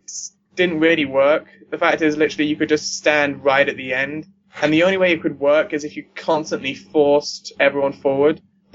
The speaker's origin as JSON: {"language": "English", "country": "United Kingdom", "said": "This is going to be another hour of you just making fun of the fact that I'm British."}